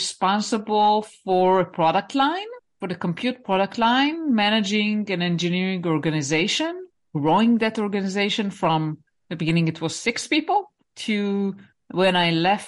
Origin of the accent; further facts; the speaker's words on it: Israel; I live in Israel. That's my home country.